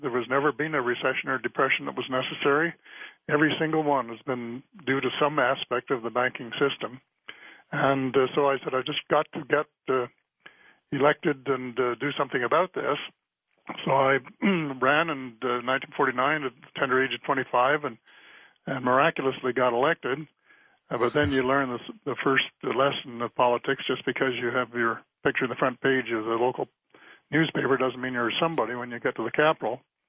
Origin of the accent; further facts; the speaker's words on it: Waterford, Ontario, Canada; born there; I was born in Waterford, Ontario, about 90 miles west of Toronto